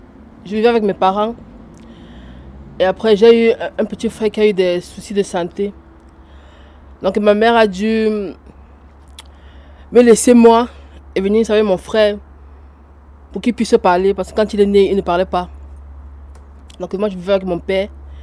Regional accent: Cameroon; now in Montauban, France; avant, je vivais dans mon pays natal, le Cameroun, avec mon papa qui est décédé.

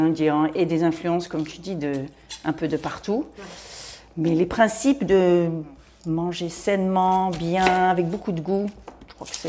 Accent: London, United Kingdom; suis peut-être un peu plus anglaise que française. Et oui, c'est vrai que j'ai beaucoup voyagé. Et en fait, l'Angleterre, et moi, j'ai grandi à Londres.

